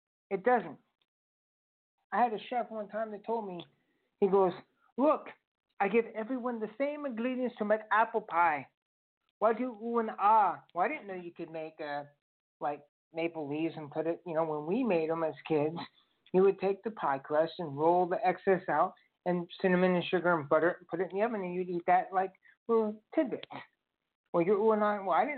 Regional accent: Germany; I come from Germany. I come from post-World War Hitler.

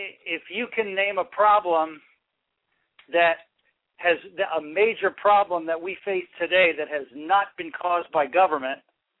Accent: Virginia, United States; Well, I'm from Virginia, and Virginia, when 10 years ago, had the highest incidence of school children on psych drugs of any state in the union.

